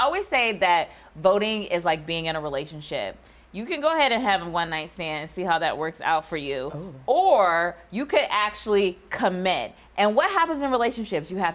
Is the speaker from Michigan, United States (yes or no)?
no; Ohio, United States; there were big elections last year in 2023 in my home state of Ohio